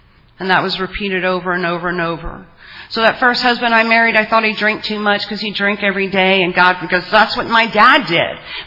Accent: Louisiana, United States; Cruises, and you know, I'm from South Louisiana. There's a lot of festivals, and it was fun.

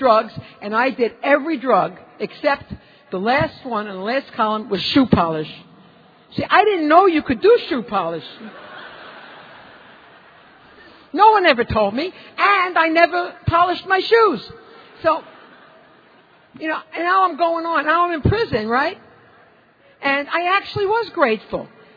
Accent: Brooklyn, New York, United States; I'm from Brooklyn.

